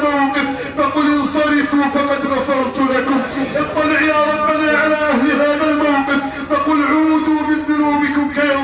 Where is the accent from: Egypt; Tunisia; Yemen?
Egypt; اللهم احفظ بلادنا مصر من كل غدر واعتداء